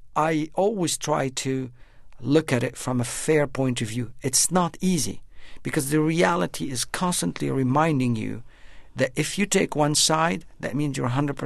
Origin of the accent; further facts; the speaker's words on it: Beirut, Beirut Governorate, Lebanon; moved away as an adult; now in United States; I grew up in Beirut. I lived through many battles. The 1973, I was young, and 1982, the Israeli invasions, and 2006 between Hezbollah and Israel. And before I emigrated to the States in 83